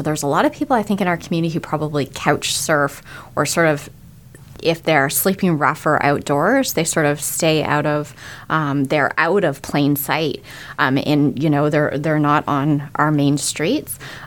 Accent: Ottawa, Ontario, Canada; also born or lived in Toronto; Now, I came from Ottawa and working and living in Toronto

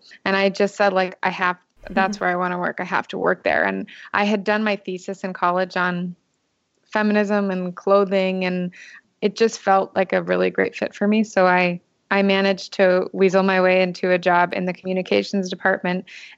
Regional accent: West Coast, United States; I'm pretty laid back. I'm from the West Coast.

